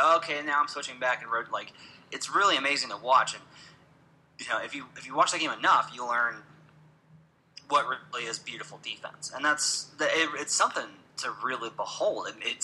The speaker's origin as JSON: {"language": "English", "region": "Arkansas", "country": "United States", "tie": "born or raised there", "said": "Because I grew up in Arkansas, so I grew up watching 40 Minutes of Hell."}